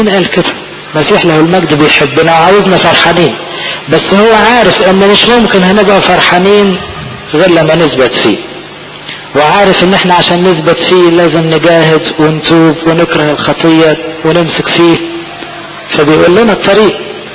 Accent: Egypt; ده حتى احنا كمصريين متعودين لما نفرح شوية نقول ايه اللهم اجعله خير

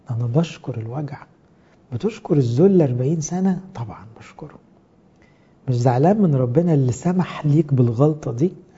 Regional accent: Egypt; وأنا متربي كمصري

